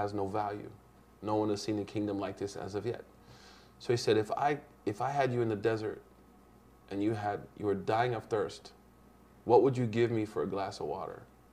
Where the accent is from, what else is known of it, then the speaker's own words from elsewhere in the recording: United States; As an American, you know, I became Muslim